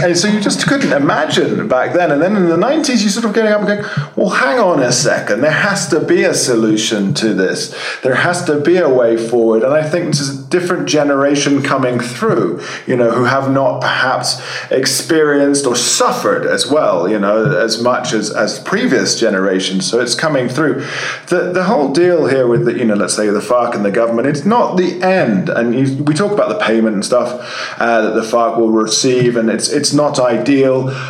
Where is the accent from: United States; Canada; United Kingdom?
United Kingdom; England; But, you know, as an Englishman myself, it's like, well, hang on a second, what is needed?